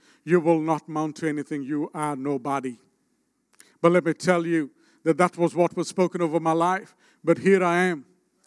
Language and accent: English; India; He's a Samoan, I'm an Indian. There's a huge difference there.